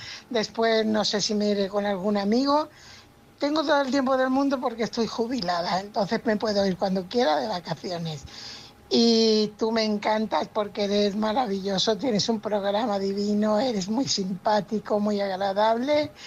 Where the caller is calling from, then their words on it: Fuenlabrada, Community of Madrid, Spain; corresponsal de Fuenlabrada.